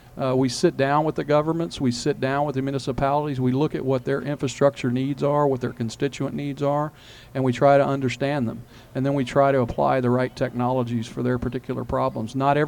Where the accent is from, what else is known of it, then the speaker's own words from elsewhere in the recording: the South, United States; now in Missouri, United States; I'm a native Midwesterner. I grew up in the South and moved up to Missouri about 22 years ago.